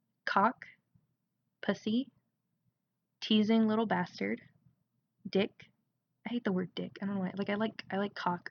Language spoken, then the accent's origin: English; Tennessee, United States; accent: southern; I'm from Tennessee, so if you pick up on a southern accent at any point, that's probably why. I'm now conscious about my southern accent and I'm like attempting to change it while I'm talking